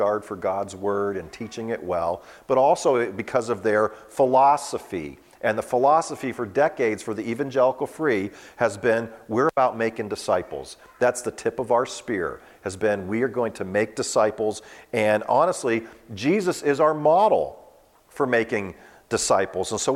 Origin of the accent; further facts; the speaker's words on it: Wattsburg, Pennsylvania, United States; It's a town called Wattsburg, Pennsylvania. Anybody ever heard, been to Wattsburg? That's where I grew up.